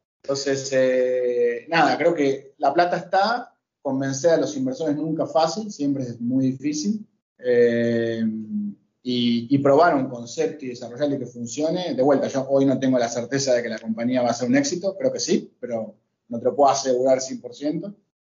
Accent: Argentina; Soy argentino, es mi casa natural.

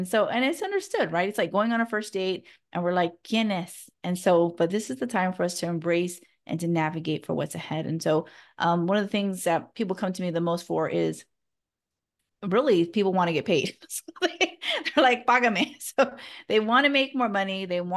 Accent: California, United States; we're both from the Central Valley

